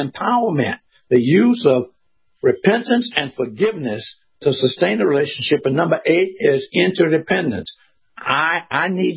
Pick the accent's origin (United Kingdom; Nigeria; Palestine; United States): United States; Jacksonville, Florida; He was from Florida, and I was from Florida.